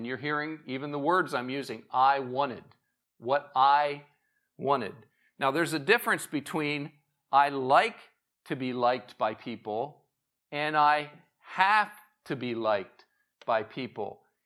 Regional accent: Pennsylvania, United States; So I grew up studying the Civil War. I grew up near Gettysburg Battlefield.

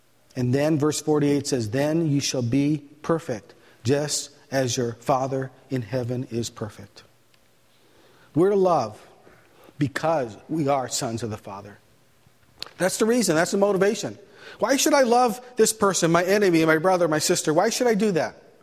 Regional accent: Hawaii, United States; as you know, I came from Hawaii, and I was raised up in an Okinawan home.

